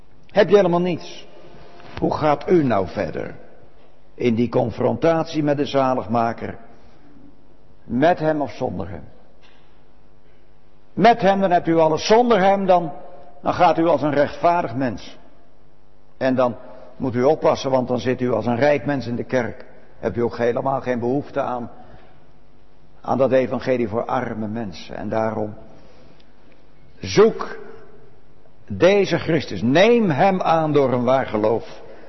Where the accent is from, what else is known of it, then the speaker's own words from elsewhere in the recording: Netherlands; Nou, dan moeten wij als Nederlanders zeggen, dat zijn we kwijt hoor, die gouden eeuw.